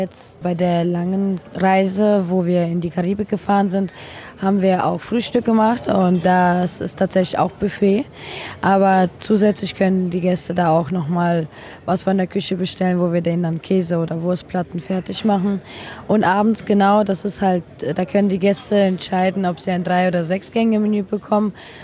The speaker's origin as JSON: {"language": "German", "town": "Düren", "region": "North Rhine-Westphalia", "country": "Germany", "said": "Genau, ja, ich komme auch aus Düren, richtig."}